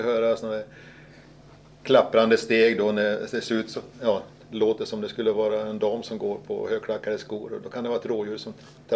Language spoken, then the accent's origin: Swedish; Nacka, Stockholm County, Sweden; Jag kommer från Nacka, Alphyddan.